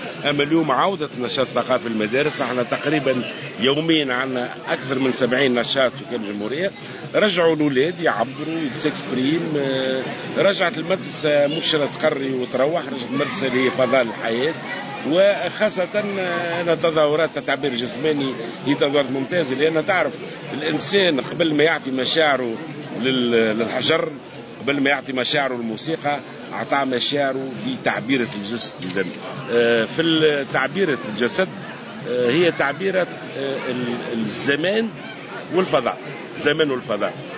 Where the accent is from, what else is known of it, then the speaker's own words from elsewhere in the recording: Tunisia; اللي انا نفتخر تونسي